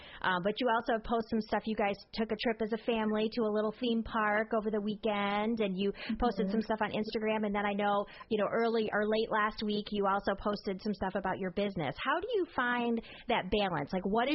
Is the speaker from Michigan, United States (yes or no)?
yes; Michigan, United States; I'm from Michigan, so I thought it was interesting.